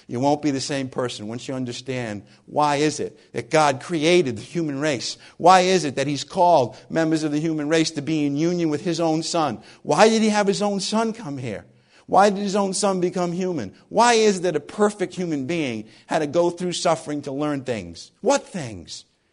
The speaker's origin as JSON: {"language": "English", "region": "New England", "country": "United States", "accent": "New England", "said": "my New England accent is always like this, but that horsey, froggy thing is not always like this."}